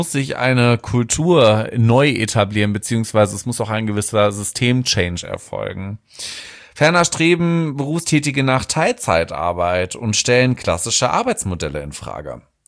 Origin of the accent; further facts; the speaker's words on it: Horn-Bad Meinberg, North Rhine-Westphalia, Germany; An die City, wo ich herkomme, beziehungsweise das Dorf.